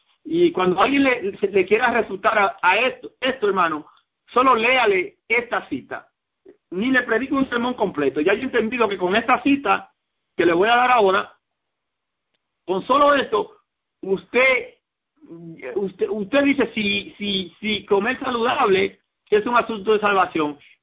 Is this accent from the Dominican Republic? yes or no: yes; Dominican Republic; En mi país diría nos agarró la noche, en República Dominicana.